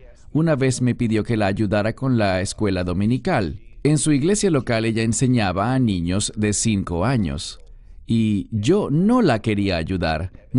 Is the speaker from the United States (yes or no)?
yes; Chicago, Illinois, United States; also born or lived in Atlanta; Así que yo crecí realmente en el área de Chicago, pero nací y estuve por algún tiempo, muy poco tiempo, en Atlanta, Georgia.